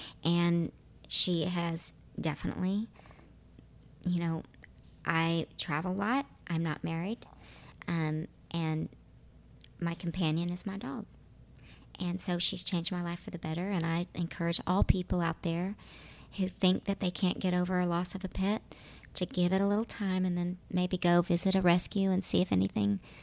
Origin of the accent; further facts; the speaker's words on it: Oklahoma, United States; I had a breed called Keyshound, is what we had growing up in Oklahoma.